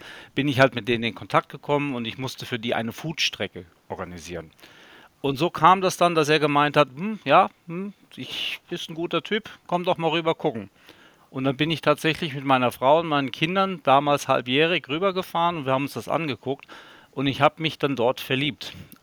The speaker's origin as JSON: {"language": "German", "country": "Germany", "tie": "born there", "moved": "as an adult", "said": "Ich bin zwar gebürtiger Deutscher, aber durch meinen Beruf bin ich halt sehr früh als junger Mann verschwunden. Ich war 30 Jahre insgesamt im Ausland."}